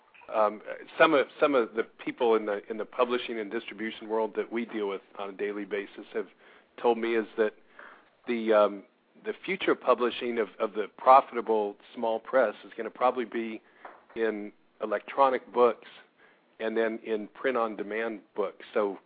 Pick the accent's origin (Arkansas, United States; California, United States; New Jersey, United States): California, United States; Escondido; We had one last night in my hometown of Escondido.